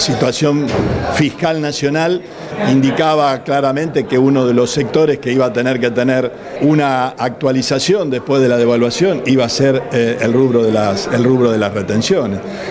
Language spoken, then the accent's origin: Spanish; Argentina; nos preocupa claramente como, no solamente como argentinos, sino como provincia